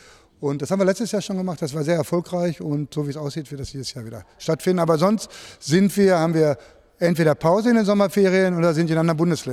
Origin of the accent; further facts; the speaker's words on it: Unna, North Rhine-Westphalia, Germany; Wir kommen aus Unna